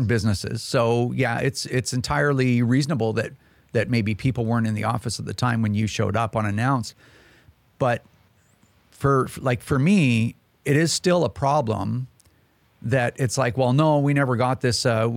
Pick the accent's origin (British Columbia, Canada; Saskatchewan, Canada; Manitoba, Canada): British Columbia, Canada; Chilliwack; I'm from Chilliwack, and that's in British Columbia. I know it's a weird name.